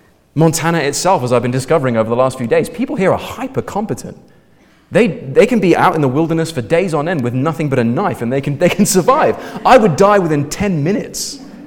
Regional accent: England, United Kingdom; But can I, as an Englishman, humbly suggest, that freedom is more complicated than that.

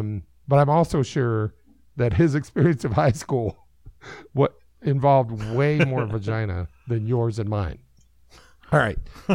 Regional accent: Michigan City, Indiana, United States; I told him I was from Michigan City.

